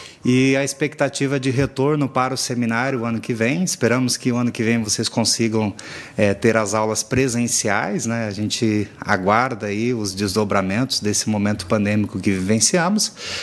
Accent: Paraná, Brazil; Marechal Cândido Rondon, paranaense. Eu sou pé vermelho do norte do Paraná.

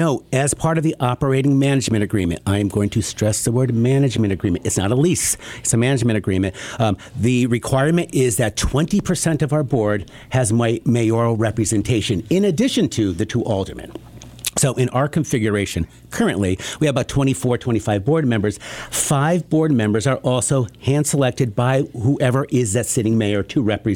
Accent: Waterbury, Connecticut, United States; I was born and raised in Waterbury.

